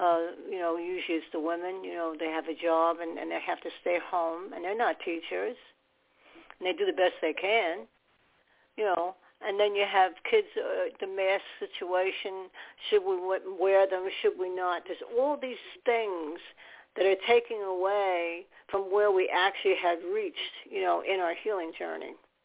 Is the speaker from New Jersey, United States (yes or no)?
no; New York, United States; born there; I love New York City. I was born in New York.